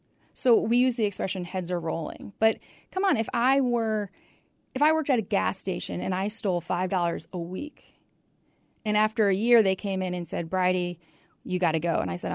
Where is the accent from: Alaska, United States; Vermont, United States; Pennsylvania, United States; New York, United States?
New York, United States; Saratoga Springs; I grew up in Saratoga Springs, New York, and I was a speed skater.